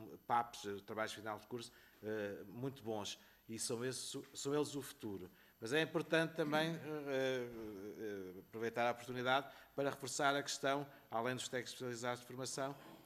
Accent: Alcobaça, Leiria, Portugal; no meu caso, que sou de Alcoaça

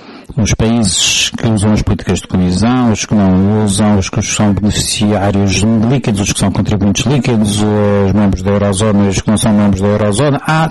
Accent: Poland; Portuguese is a second language; eu sou polaca, como sabem

